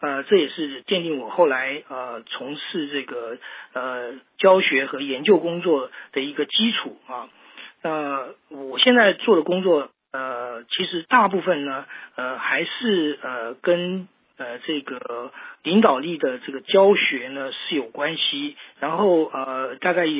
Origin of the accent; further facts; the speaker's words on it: Taiwan; moved away as an adult; now in Beijing, China; 在45岁以前的话呢，我是出生在台湾，然后工作生活都在台湾。但是45岁以后的话呢，我才移居到北京来啊。